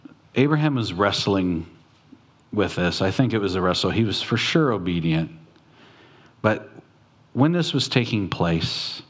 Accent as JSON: {"language": "English", "town": "Long Beach", "region": "California", "country": "United States", "said": "I know some of you are farmers or whatever, but I'm from Long Beach."}